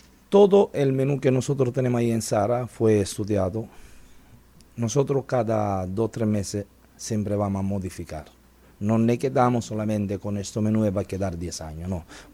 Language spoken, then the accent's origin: Spanish; Italy; Spanish is a second language; Pero yo como italiano, si voy un ejemplo a comer una carbonara, yo sé que la carbonara es esta.